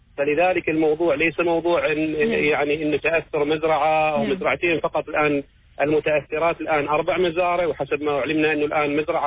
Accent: Oman; نحن كعمانيين

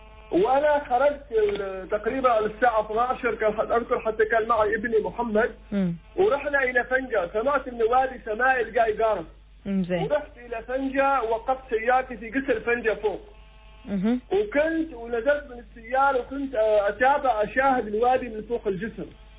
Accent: Oman

